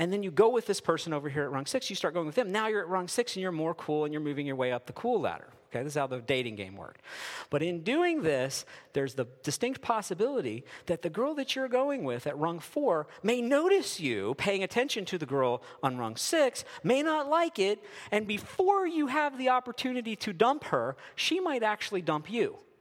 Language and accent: English; Maryland, United States; I grew up in the Western Maryland panhandle, not all that far from here. And I grew up in a kind of worldly evangelical church setting.